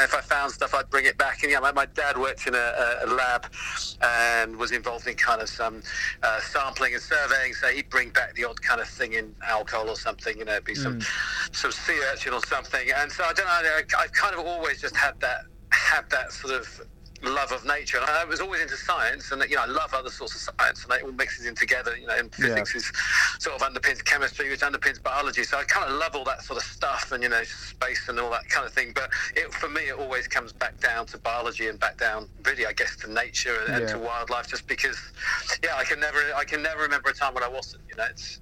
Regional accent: South West England, United Kingdom; So I grew up in South Devon.

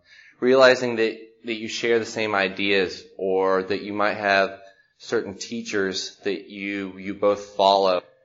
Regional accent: Macon, Georgia, United States; born there; I was born in Macon, Georgia in 1980.

